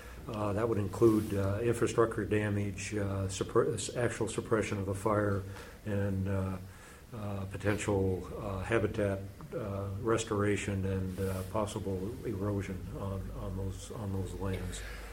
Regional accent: Moses Lake, Washington, United States; I'm from Moses Lake, served on the commission for quite a while

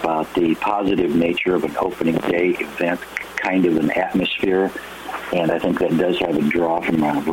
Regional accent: Washington, United States; of course I'm from Clark County.

